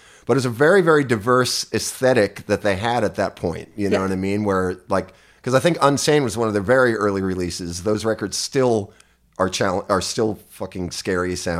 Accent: New York, United States; I grew up around New York and had been seeing shows since I was 15 in New York.

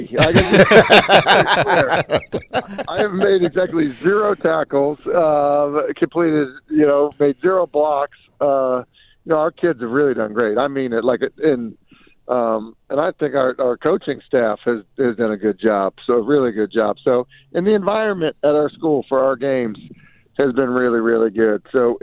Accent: Boston, Massachusetts, United States; look, I grew up in Boston.

